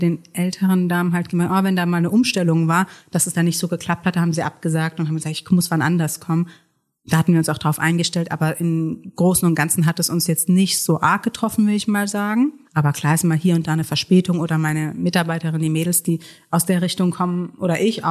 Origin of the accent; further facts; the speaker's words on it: Heidelberg, Baden-Württemberg, Germany; Also ich bin ursprünglich aus Heidelberg. Ich bin auch hier geboren in Elisabeth.